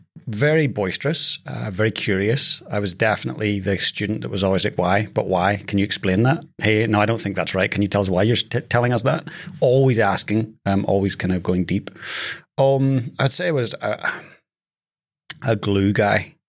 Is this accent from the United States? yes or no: no; Ballyclare, Northern Ireland, United Kingdom; It's 12,000 miles where I grew up. So Northern Ireland, small working class town called Ballyclare. And beautiful place, but very divided.